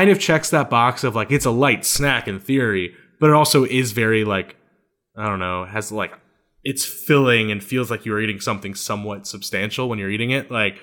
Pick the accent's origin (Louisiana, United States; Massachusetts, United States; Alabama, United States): Louisiana, United States; But 99% of the time I'm Cajun.